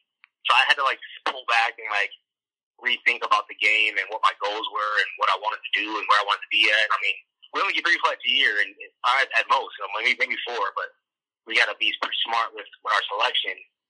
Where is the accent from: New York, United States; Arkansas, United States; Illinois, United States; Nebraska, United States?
Illinois, United States; Chicago; And we're in Chicago, so it was like all my hometown. It was perfect, man.